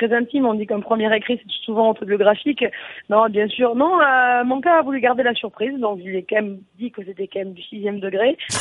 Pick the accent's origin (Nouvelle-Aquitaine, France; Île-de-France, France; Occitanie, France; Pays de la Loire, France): Occitanie, France; Tarbes; moi j'ai dit, je viens de Tarbes, je sais d'où je viens, je sais où je vais, et ça c'est très important, c'est mon identité.